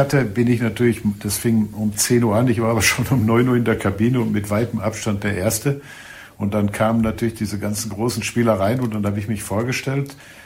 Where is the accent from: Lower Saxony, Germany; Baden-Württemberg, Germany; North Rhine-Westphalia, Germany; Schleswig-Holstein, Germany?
North Rhine-Westphalia, Germany; Lippstadt; ich komme aus Lippstadt